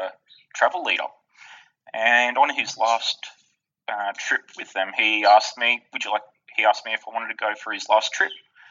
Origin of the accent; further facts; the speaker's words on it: Nowra, New South Wales, Australia; I'm like, no, you're from Billo. I'm from Nowra.